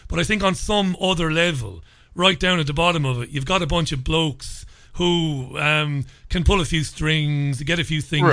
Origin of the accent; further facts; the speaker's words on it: Ireland; when I grew up in Ireland, I used to meet some lovely priests.